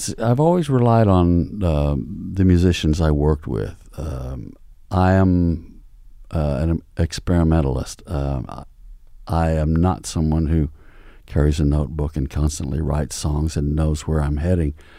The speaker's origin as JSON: {"language": "English", "region": "Oklahoma", "country": "United States", "tie": "born or raised there", "also_born_or_lived": "Texas", "said": "I grew up in Oklahoma and Texas, and it's not."}